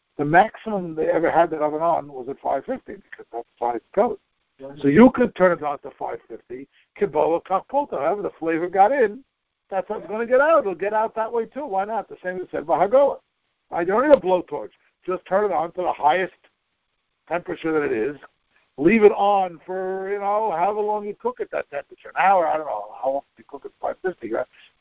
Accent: Teaneck, New Jersey, United States; When I grew up here in Teaneck, that's how the Rabbanim said that.

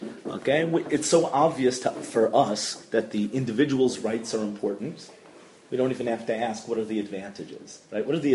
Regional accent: United States; Growing up in America.

